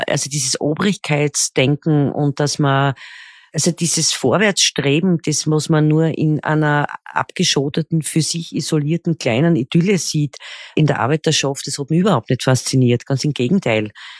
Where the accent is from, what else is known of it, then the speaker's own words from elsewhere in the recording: Austria; wie man bei uns in Österreich sagt.